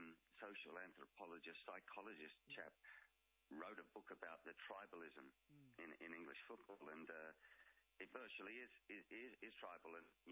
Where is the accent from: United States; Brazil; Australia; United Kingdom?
Australia; you know, as an Australian, and be proud to say